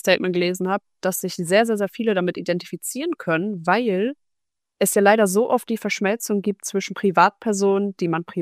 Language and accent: German; Kiel, Schleswig-Holstein, Germany; wir kommen ja auch aus Kiel, da ist wahrscheinlich Straßenbahnfahren wie auf dem Dorf im Vergleich zu Berlin.